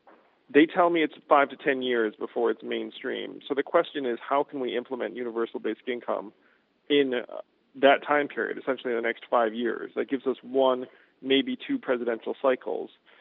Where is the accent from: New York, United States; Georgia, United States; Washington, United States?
New York, United States; Schenectady; born there; Yes, my father worked at GE. I was born in Schenectady, New York.